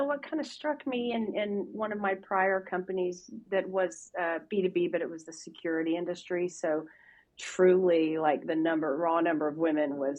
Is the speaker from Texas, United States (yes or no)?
yes; Texas, United States; So the good news there is that I'm from Texas.